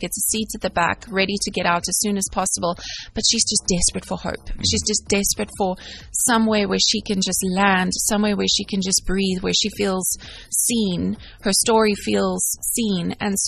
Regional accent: Makhanda, Eastern Cape, South Africa; we have a road show starting on the 4th of March in Makanda, my hometown. So it's kind of like the coming home season.

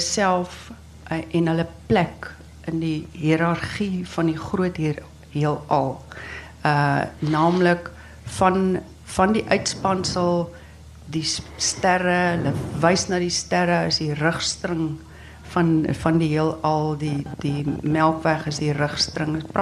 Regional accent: Northern Cape, South Africa; En ek het daar naby groot geword. Ek het in die Noord-Kaap groot geword, of 'n groot gedeelte van my kinderjare in die Noord-Kaap deurgebring.

